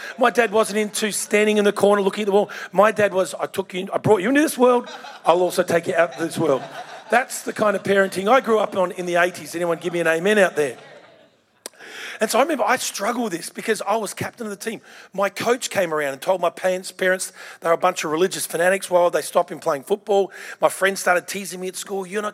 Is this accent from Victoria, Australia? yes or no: yes; Victoria, Australia; I grew up in Victoria, and we play the real game, AFL.